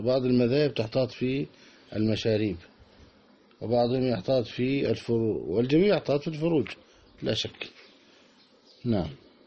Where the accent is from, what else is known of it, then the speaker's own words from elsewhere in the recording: Bureij, Palestine; وهذا كان من قريتنا البريجات